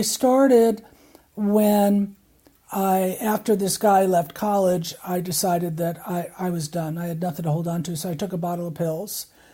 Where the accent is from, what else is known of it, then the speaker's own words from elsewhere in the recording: Southold, New York, United States; I grew up on the North Shore on the very end in a little town called Southold by Greenport, which is now a kind of a destination town